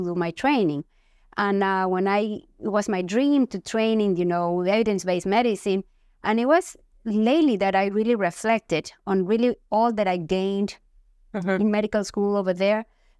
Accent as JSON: {"language": "English", "country": "Ecuador", "tie": "born or raised there", "said": "back with this dream of changing, improving the way we taught and practiced medicine in Ecuador, my home country."}